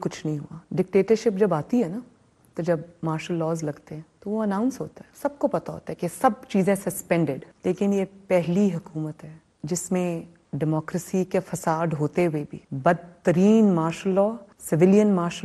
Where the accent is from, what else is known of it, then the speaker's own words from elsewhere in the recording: Pakistan; میں پاکستانی ہوں